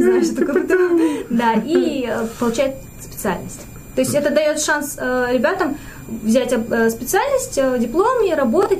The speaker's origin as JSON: {"language": "Russian", "town": "Aktobe", "region": "Aktobe Region", "country": "Kazakhstan", "tie": "born or raised there", "said": "Я родилась в Казахстане, в городе Актобе."}